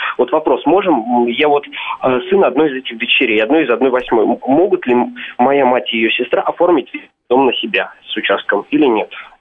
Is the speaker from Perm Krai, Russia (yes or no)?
no; Moscow, Russia; я из Москвы.